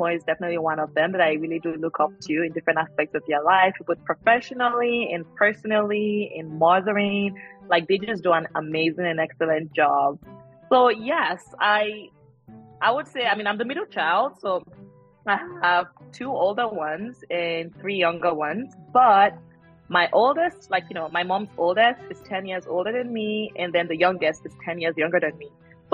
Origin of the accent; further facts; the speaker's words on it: Northern Nigeria, Nigeria; also born or lived in Abuja / Kaduna / Kano / Jos; I grew up most of my life in the northern part of Nigeria. So I grew up in Abuja, in Kaduna, a little bit in Kano as well, Jos. I have spent most of my life in the northern part of Nigeria. So I do speak Hausa.